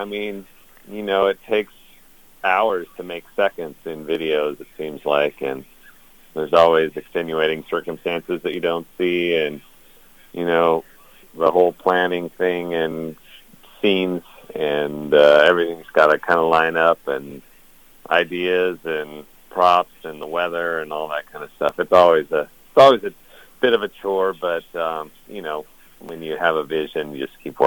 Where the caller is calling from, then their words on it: Sheboygan, Wisconsin, United States; Calling from Sheboygan, Wisconsin.